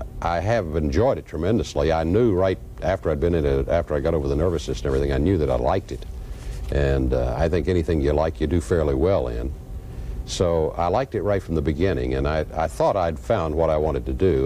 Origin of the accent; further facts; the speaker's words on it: Kentucky, United States; I was teaching school in Harlan County, which is my hometown.